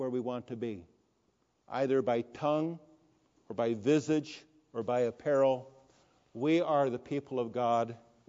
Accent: Newport Beach, California, United States; Just to remind you, I grew up in Newport Beach. I grew up paddle boarding on the Back Bay and was basically barefoot most of the time.

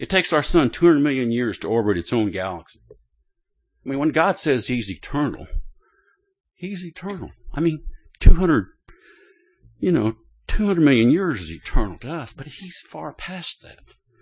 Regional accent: Kansas, United States; I grew up in Kansas, and I'm not saying it because of that, but it is beautiful out there.

